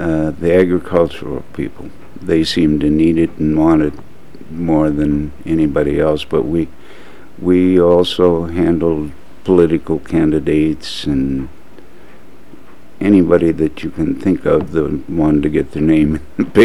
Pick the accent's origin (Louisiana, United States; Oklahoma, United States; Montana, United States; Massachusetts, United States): Montana, United States; Fairview; also born or lived in Gilroy, California; Well, I was born in Gilroy, California, and my dad came out to work for the sugar company in Fairview in Sydney, and that would have been in 1933 or 4.